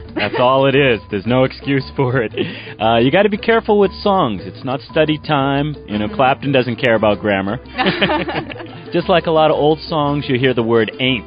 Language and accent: English; United States; now in Japan; I'm an American. I've been living in Japan about 2.5 years now, and I can understand a lot of Japanese.But when it comes to speaking, I'll stick with the English.